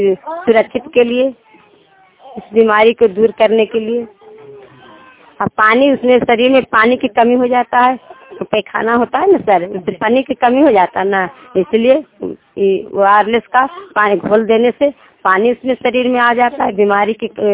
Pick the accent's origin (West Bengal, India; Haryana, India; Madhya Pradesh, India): West Bengal, India; Ukhra; उखरा के रहने वाली।